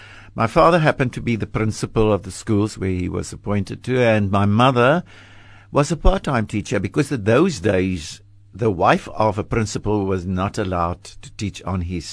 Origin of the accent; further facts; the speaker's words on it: Kakamas, Northern Cape, South Africa; born there; I was born in a little town called Kakamas in the Northern Cape, situated near the Orange River.